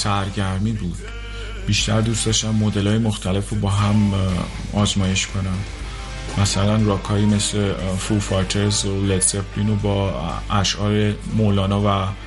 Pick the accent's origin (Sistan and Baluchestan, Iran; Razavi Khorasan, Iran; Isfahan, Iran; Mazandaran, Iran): Mazandaran, Iran; also born or lived in Amol; متولد شهر آمول هستم در شمال ایران، ولی بیشتر تو شهرک‌های ساحلی بزرگ شدم.